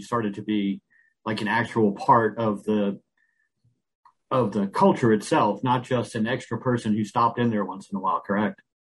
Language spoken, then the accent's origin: English; New Jersey, United States; And I grew up in New Jersey, just across from New York. I was about 20 minutes away by train.